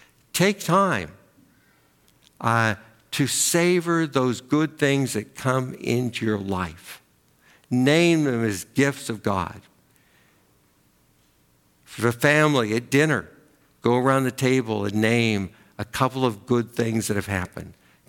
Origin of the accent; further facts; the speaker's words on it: Oregon, United States; I can remember as a kid, I grew up in Oregon, but we would make trips back to northern Wisconsin, where my mom was from